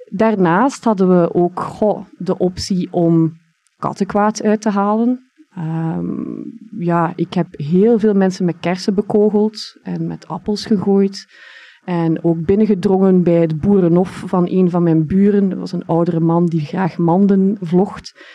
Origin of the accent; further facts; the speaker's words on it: Mater, East Flanders, Belgium; Ik ben opgegroeid in het Mater van de jaren 80, 90. Voor de mensen die Mater niet kennen, Mater is een piepklein boerendorp, vlakbij Oudenaarde. En daar, ja, Mater is een typisch Vlaams dorp.